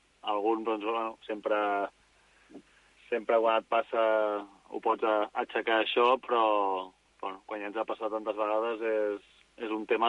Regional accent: Badalona, Catalonia, Spain; born there; soc un jugador de la casa, m'he format aquí a la cantera, he nascut a Badalona

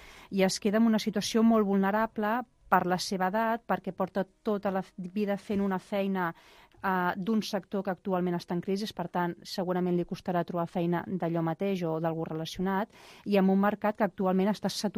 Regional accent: Catalonia, Spain; Jo li he dit efecte cava perquè, mira, sóc molt catalana i li poso l'efecte cava.

